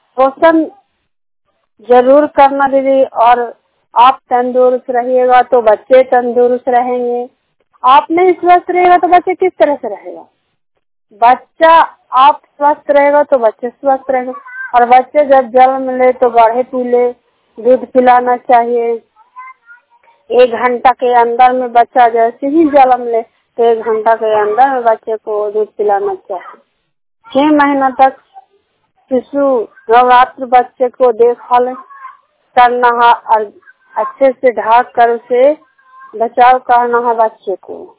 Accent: Bihar, India; सखी पंचायत के निवासी हूँ, नालंदा जिला के रहने वाली हूँ।

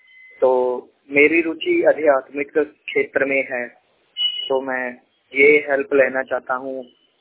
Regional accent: Ajnala, Punjab, India; मैं अपने गांव का रहने वाला हूं, वडाला भिट्टेवड राम तीर्थ, जिला अमृतसर, तहसील अजनाला।

